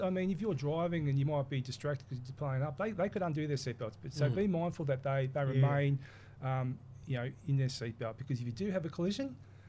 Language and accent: English; Victoria, Australia; now in Cairns, Australia; I'm not. I'm originally from Victoria. Don't hold that against me.